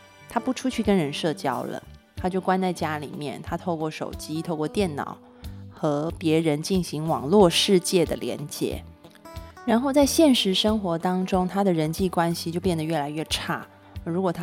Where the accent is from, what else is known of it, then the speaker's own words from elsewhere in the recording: Taiwan; 大家都会说啊，你是道地广东人。其实不是，我是台湾人。